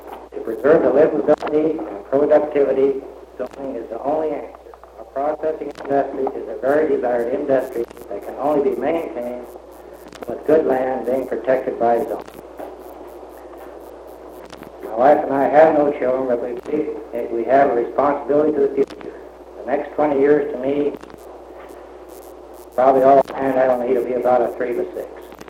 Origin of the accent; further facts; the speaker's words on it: Kansas, United States; I was born and lived in Kansas in the 30s of dust storms